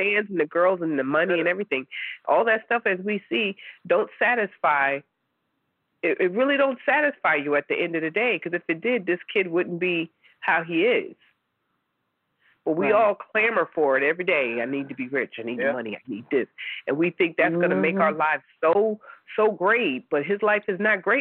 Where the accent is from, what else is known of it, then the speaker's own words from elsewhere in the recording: Erie, Pennsylvania, United States; also born or lived in New York; being a New Yorker. Yeah. By way of Erie, PA.